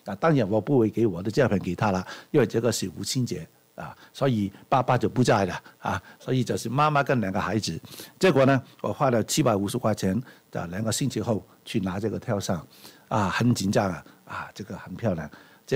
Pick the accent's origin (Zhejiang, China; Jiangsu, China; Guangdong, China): Guangdong, China; 在我们广东人说揭幕啊